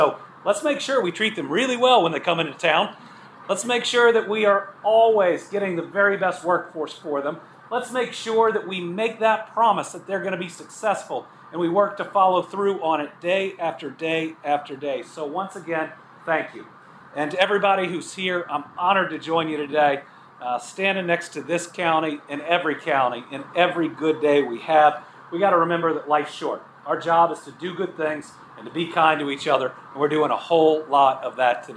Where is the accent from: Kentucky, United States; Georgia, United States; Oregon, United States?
Kentucky, United States; And when tornadoes hit not once but twice in areas very close to my hometown, he sent everything in that direction.